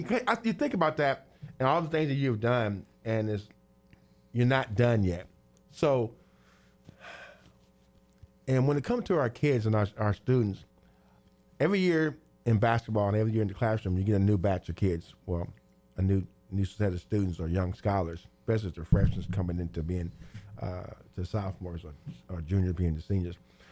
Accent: Terre Haute, Indiana, United States; That was the only time I didn't like being from Terre Haute. That's my hometown.

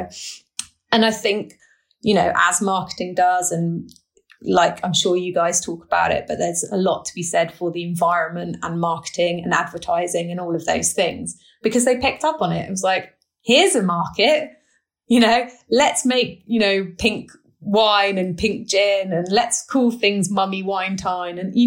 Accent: Stroud, South West England, United Kingdom; I grew up in Stroud, which is a small town in Gloucestershire

